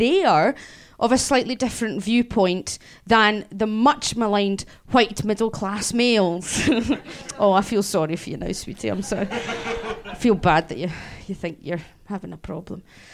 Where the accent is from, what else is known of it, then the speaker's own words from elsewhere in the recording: Scotland, United Kingdom; Yes, labelled as a Scot, sometimes a benefit because there are regional boxes that need to be ticked.